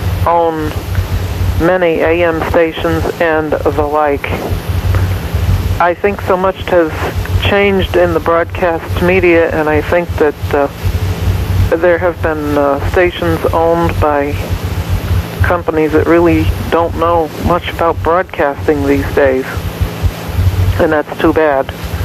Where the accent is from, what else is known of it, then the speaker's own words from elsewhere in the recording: Shelton, Connecticut, United States; I'm from Shelton, Connecticut.